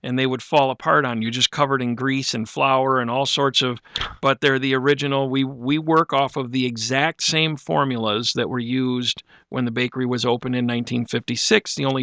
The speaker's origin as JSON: {"language": "English", "town": "Allen Park", "region": "Michigan", "country": "United States", "tie": "born or raised there", "said": "I grew up in the Allen Park area, right over by Rogers School."}